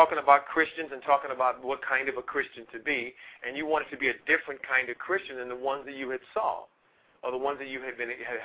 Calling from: California, United States; I'm calling from Southern California.

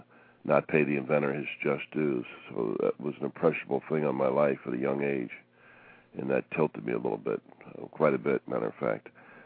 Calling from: Fort Lauderdale, Florida, United States; Fort Lauderdale, Florida.

